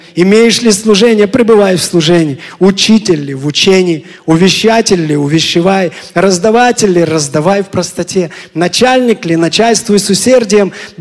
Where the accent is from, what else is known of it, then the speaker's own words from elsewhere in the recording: United States; тем более тогда, когда мы здесь выросли, в Америке, и у нас 100% знание английского, а у наших родителей его нет